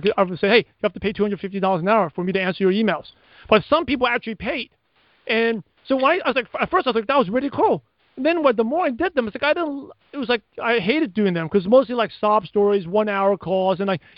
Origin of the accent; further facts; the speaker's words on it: New York, United States; by the way, if I'm talking fast, it's because I'm from New York, okay? We talk fast. And my parents talk fast.